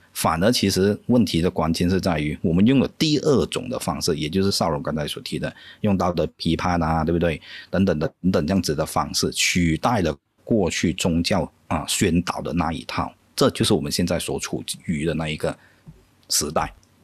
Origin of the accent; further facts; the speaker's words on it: Malaysia; 就好比说我们马来西亚人最熟悉的对不对